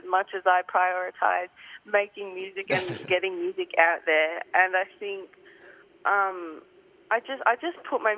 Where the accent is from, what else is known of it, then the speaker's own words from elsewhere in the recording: Bendigo, Victoria, Australia; Yeah, it was really good growing up in Bendigo, but it was really chill, and I was special there, so I miss it.